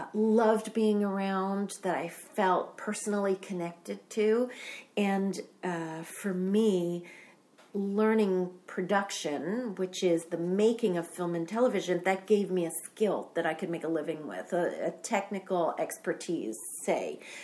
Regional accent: New York City, New York, United States; When I was a teenager, I was growing up in New York City, and I was studying to be a ballet dancer

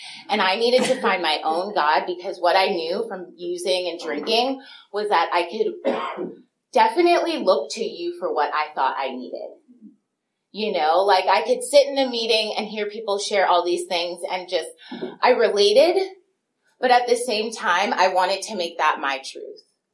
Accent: Los Angeles, California, United States; Because I grew up in Los Angeles, and, like, drinking and driving is, it's not a part of the culture.

